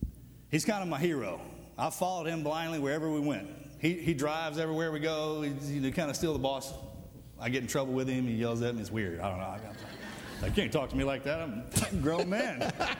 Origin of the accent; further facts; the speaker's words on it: Texas, United States; I grew up right in the heart, the center of it, in between Houston and Dallas.